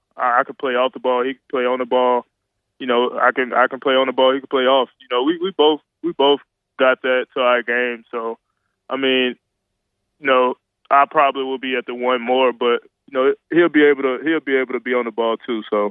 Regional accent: Baton Rouge, Louisiana, United States; LSU, Baton Rouge. You know, this is my hometown. It's home for me.

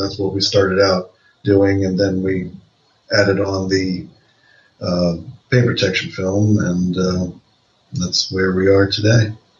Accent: Youngstown, Ohio, United States; I'm originally from Youngstown, Ohio, born, raised, Buckeye.

